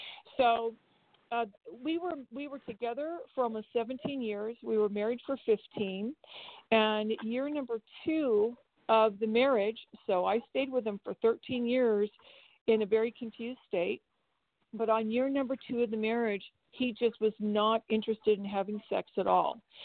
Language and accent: English; California, United States; I'm not from Santa Cruz, I'm from Central California, but that's where we met.